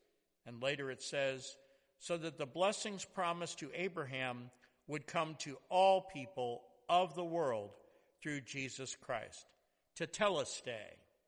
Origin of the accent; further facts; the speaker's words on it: St. Louis, Missouri, United States; I grew up in South St. Louis City, and I lived in a fairly homogeneous neighborhood.